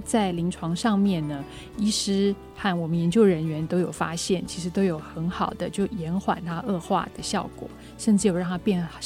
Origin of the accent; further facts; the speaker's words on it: Taiwan; 所以其实我们台湾人得失智症的年龄算是蛮低的